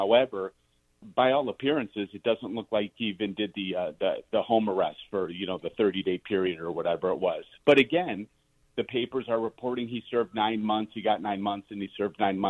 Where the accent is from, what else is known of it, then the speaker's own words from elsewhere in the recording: Cicero, Illinois, United States; you know, I grew up in Cicero. I'm not afraid of these communities.